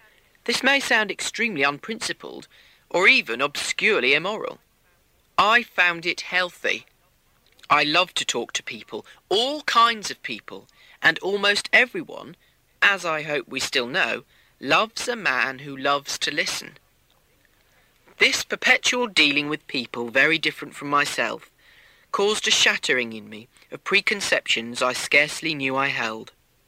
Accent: New York, United States; born there; also born or lived in Paris; I was born in New York, but have lived only in pockets of it.

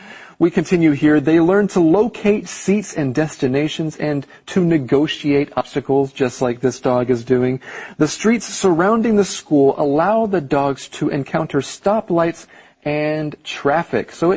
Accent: Taiwan; I'm American, but I was bred in Taiwan because that's where I grew up.

